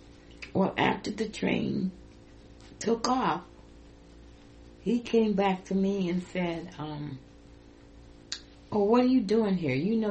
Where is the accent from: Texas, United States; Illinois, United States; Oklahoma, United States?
Oklahoma, United States; Tulsa; I grew up in Tulsa, Oklahoma. In Oklahoma City, I was born in Oklahoma City and grew up in Tulsa.